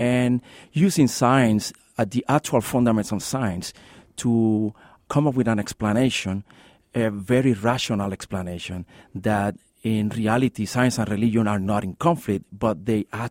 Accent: Puerto Rico; moved away as an adult; now in El Paso, United States; I'm from Puerto Rico, and I came to El Paso back in 1993

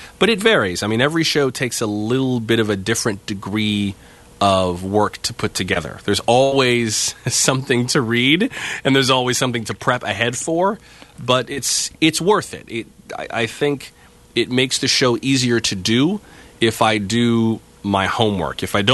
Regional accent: West Palm Beach, Florida, United States; Yeah, I'm from West Palm Beach, Florida, so I got my start at what was basically my hometown station, WLRN, in Miami

